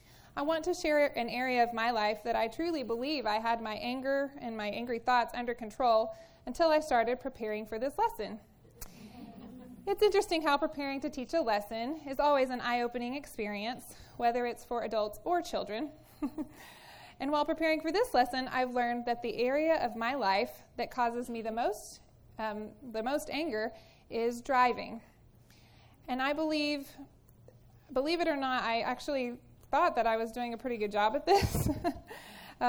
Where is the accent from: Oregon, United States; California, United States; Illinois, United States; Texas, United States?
Texas, United States; I grew up in Texas and went to school at Oklahoma Christian University, graduating with a degree in accounting.